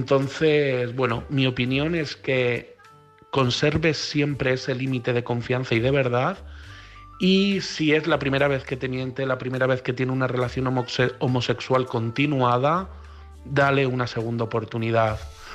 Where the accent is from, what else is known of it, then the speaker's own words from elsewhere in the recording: Madrid, Community of Madrid, Spain; de Madrid y me gustaría opinar